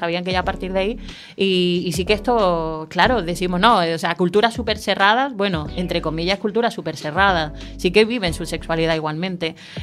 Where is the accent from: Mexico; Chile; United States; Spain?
Chile; born there; Porque yo nací en Chile